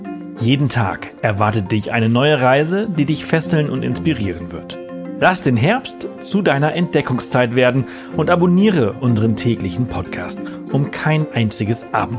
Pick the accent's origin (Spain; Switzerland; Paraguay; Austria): Spain; Ich kann kein Französisch. Ich bin Spanier. Ich kann Spanisch. Ich kann italienischen Akzent. Ich kann vielleicht auch sogar Portugiesisch ein bisschen sprechen. Französisch liegt mir sehr, sehr fern.